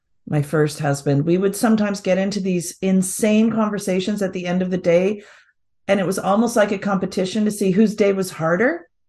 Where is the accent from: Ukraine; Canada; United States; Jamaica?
Canada; I'm from Canada.